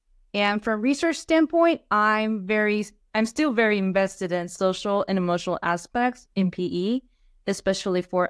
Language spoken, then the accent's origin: English; South Korea; moved away as an adult; I'm originally from South Korea, and I was a classroom teacher back in South Korea in Seoul for about 4 years.